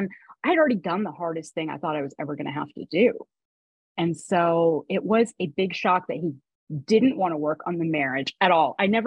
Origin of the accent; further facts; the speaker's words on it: Toronto, Ontario, Canada; In Toronto.